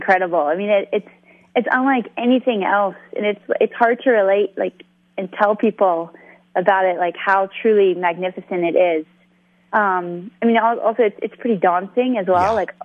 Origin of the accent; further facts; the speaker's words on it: Bermuda; I was born and raised in Bermuda, and my parents and brothers still live there. And I went to high school in Bermuda, and then I left to go to boarding school to finish off high school.